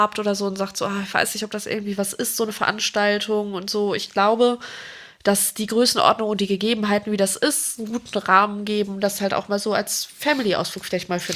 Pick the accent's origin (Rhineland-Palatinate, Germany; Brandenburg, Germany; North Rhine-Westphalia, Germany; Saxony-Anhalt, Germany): North Rhine-Westphalia, Germany; Cologne; Und da sage ich als Kölnerin natürlich Kölsch.